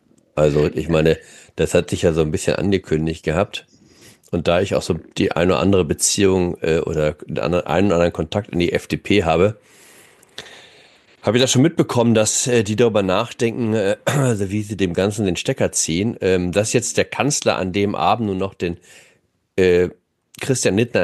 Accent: Hamburg, Germany; also born or lived in Osnabrück; Ja, ich habe das immer ein bisschen verheimlicht.

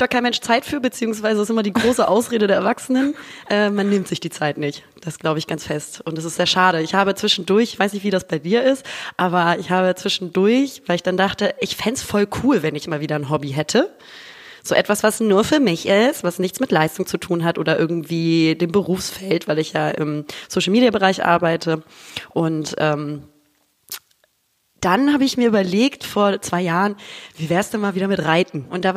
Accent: Hamburg, Germany; born there; now in Düsseldorf, Germany; 33 Jahre alt, im Sternzeichen Widder und lebe momentan in Düsseldorf, bin aber eigentlich gebürtig aus Hamburg.

